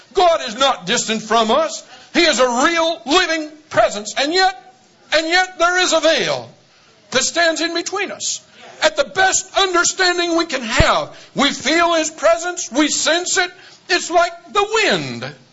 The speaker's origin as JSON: {"language": "English", "region": "Iowa", "country": "United States", "tie": "born or raised there", "said": "I grew up in Iowa, and I've seen a blinding snowstorm until the entire earth was covered with 3 feet of snow"}